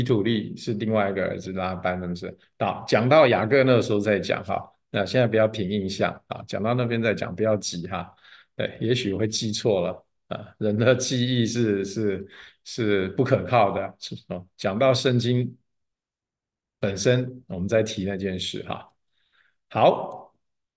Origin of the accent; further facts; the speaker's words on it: Taiwan; 我是台湾的，南方讲叔公北方我不知道怎么讲。